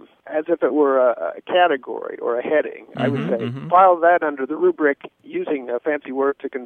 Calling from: Kokomo, Indiana, United States; I'm calling from Kokomo, Indiana.

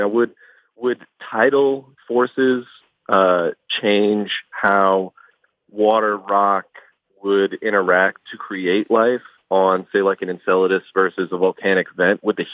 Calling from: Houston, Texas, United States; I'm calling from Space City, Houston.

